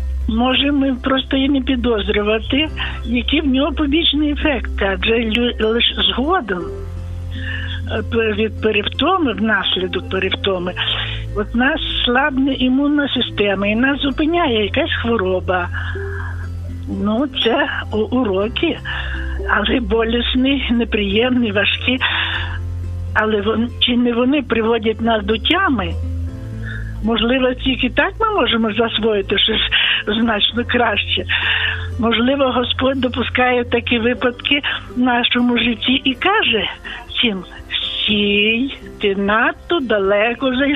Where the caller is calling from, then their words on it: Volyn Oblast, Ukraine; я з Волині.